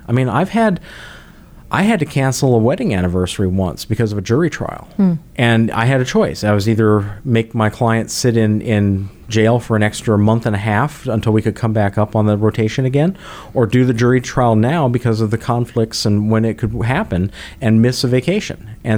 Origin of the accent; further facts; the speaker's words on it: Minnesota, United States; I'm from Minnesota, okay? The thing that I miss most at the Minnesota State Fair was the deep fried cheese curds.